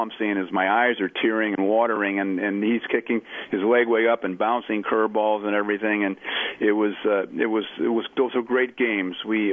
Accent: St. Louis, Missouri, United States; I grew up in St. Louis and got the privilege of watching him play as a kid.

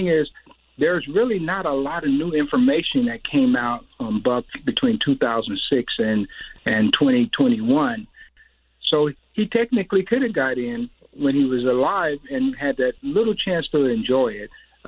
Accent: Kansas City, Kansas, United States; You know, I grew up in Kansas City, Kansas

